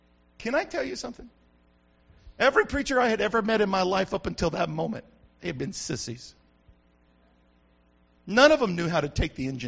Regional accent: Carrizozo, New Mexico, United States; Remember, I'm the hick from Carrizozo. I don't have no Bible college.

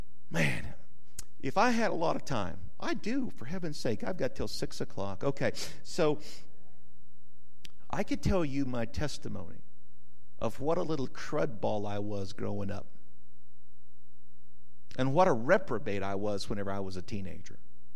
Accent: New Mexico, United States; Oh, yeah, I was born and raised in New Mexico. I was a reprobate as a teenager

